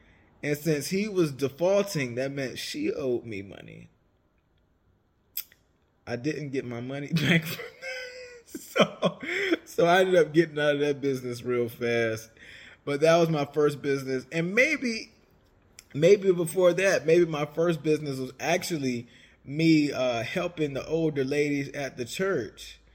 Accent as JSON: {"language": "English", "town": "Savannah", "region": "Georgia", "country": "United States", "tie": "born or raised there", "said": "I grew up in St. Paul CME down in Savannah."}